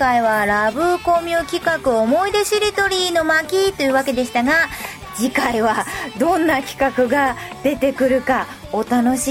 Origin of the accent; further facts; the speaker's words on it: Nagano, Japan; の生まれ育った長野は信州。